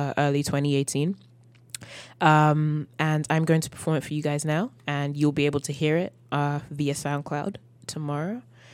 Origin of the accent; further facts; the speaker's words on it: Croydon, London, United Kingdom; accent: English; also born or lived in Northampton; The accent's from England. I grew up in South London, Croydon, but then I also grew up in Northampton, England, which is central England, so it's a mixture of the two.